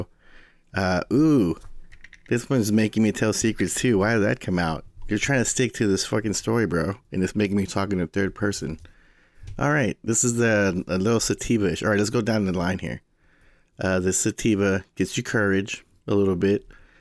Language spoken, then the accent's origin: English; Houston, Texas, United States; I thought regular, I'm from Houston, Texas, right? That place is still illegal.